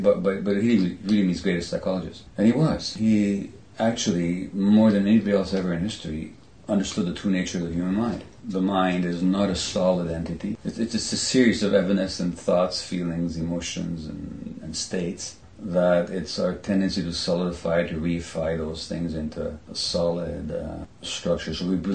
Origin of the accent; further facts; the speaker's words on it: Hungary; growing up in Hungary, under an official communist ideology